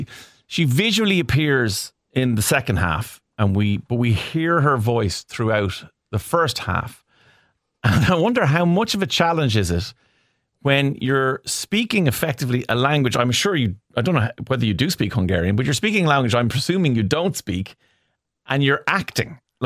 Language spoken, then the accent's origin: English; Ireland; I do not take a good American accent for granted at any point as an Irish person.